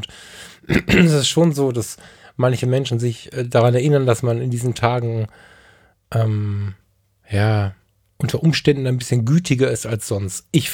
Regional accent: Ratingen, North Rhine-Westphalia, Germany; born there; Ich bin in Rating geboren.

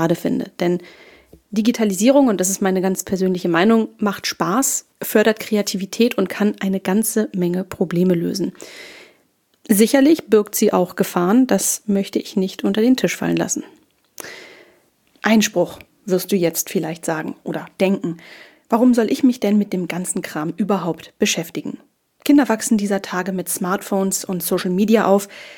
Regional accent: Hamburg, Germany; ich bin ein echtes Nordlicht, geboren und aufgewachsen in Hamburg, der Stadt, der ich bis heute treu geblieben bin

